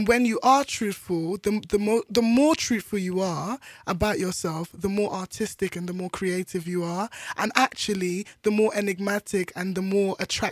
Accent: Nigeria; I'm here entering everywhere as a Nigerian Igbo woman.

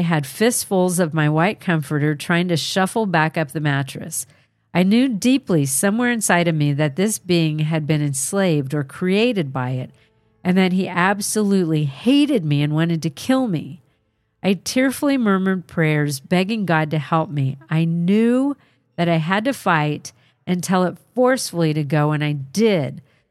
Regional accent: the South, United States; And growing up in the South, we were all aware of slavery

